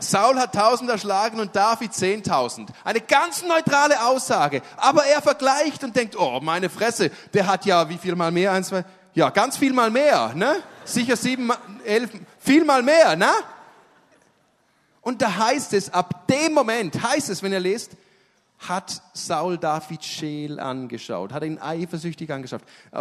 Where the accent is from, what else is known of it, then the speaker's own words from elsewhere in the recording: Switzerland; Ich bin ja auch Schweizer, ich sitze auf meinem Geld.